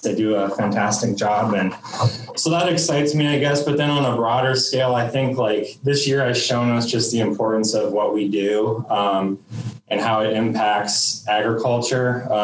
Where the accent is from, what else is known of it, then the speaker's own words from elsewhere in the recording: Iowa, United States; I'm a veterinarian, born and raised in Iowa.